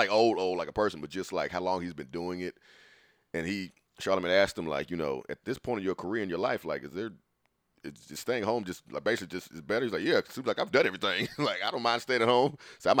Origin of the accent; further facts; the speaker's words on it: the South, United States; So, and not, I mean, most of the industry would agree with that, but we're from the South, so I definitely agree with it.